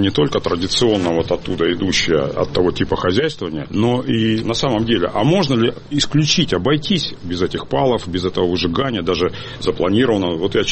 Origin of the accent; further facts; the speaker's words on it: Far East, Russia; я вырос на Дальнем Востоке, отец был военным